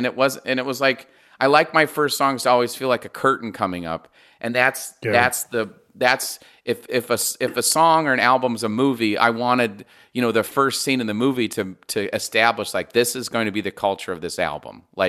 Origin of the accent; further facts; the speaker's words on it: Indiana, United States; I take a lot from Kurt Vonnegut because we're both from Indiana